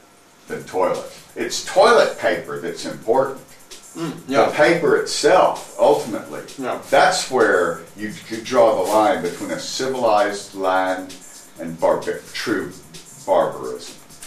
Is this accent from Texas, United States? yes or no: yes; Texas, United States; Yeah, I'm from Texas, where George Bush came from